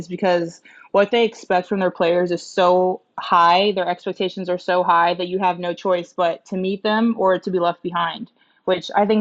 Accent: St. Louis, Missouri, United States; now in Minnesota, United States; even though I want to stay in Minnesota, I would love to see, my hometown, St. Louis, get one maybe.

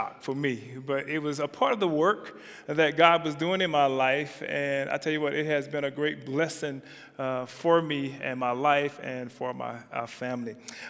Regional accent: South Carolina, United States; moved away as an adult; now in Reno, United States; So I'm from South Carolina, and I moved to Reno over 30-something years ago, and Reno has become my home.

